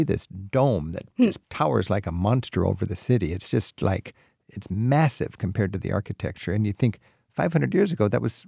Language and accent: English; Florence, Tuscany, Italy; in Florence, in my hometown, the Dome of Brunelleschi.